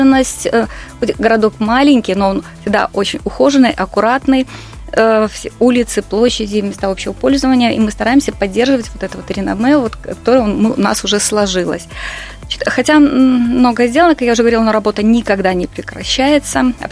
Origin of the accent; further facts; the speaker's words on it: Belarus; мы, как настоящие белорусы, естественно, тоже вопросы благоустройства, наведения порядка, они у нас уже в крови